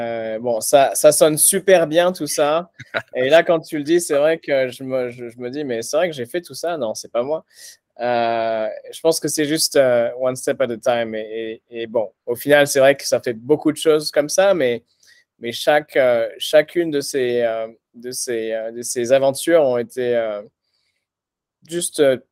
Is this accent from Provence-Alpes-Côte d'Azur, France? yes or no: yes; La Seyne-sur-Mer, Provence-Alpes-Côte d'Azur, France; also born or lived in Hyères; j'ai, j'ai grandi à La Seyne-sur-Mer, à côté de.